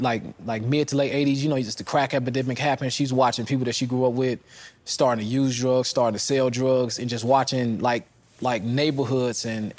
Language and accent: English; Chicago, Illinois, United States; I'm from Chicago. Chicago's one of the most racially segregated cities in America, if not the world, so I understand how it works.